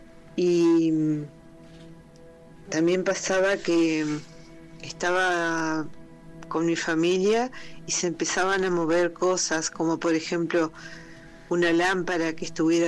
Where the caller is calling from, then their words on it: Argentina; de Argentina.